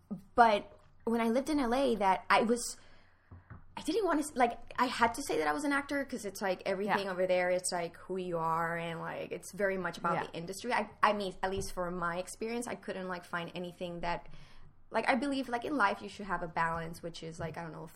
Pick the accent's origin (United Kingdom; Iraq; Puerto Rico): Puerto Rico; Well, growing up in Puerto Rico, like, acting is not, like, a thing that, you know